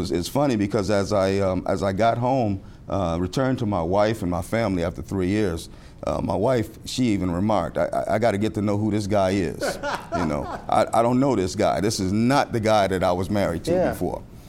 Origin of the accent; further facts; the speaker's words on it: Chicago, Illinois, United States; now in South Carolina, United States; Well, I come from Chicago. I'm originally from Chicago. I'm what they call in South Carolina, Cumya. I was not born here, so I'm not a Benya, but I'm a Cumya.